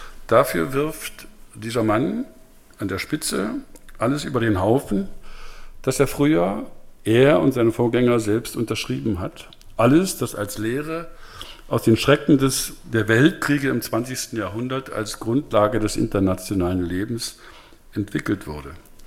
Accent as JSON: {"language": "German", "country": "Germany", "tie": "born or raised there", "said": "Ich selbst, wie Sie wissen und eben nochmal gehört haben, bin in einer Diktatur aufgewachsen in der DDR"}